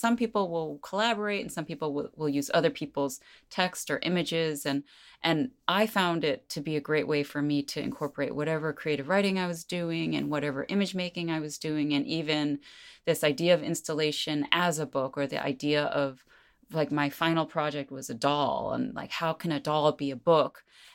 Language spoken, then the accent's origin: English; Flushing, New York, United States; born there; first language Korean; I was born in New York. I was born in Flushing, Queens, to Korean immigrant parents who had, they had met each other in New York, actually. They'd immigrated separately. And they said Korean was my first language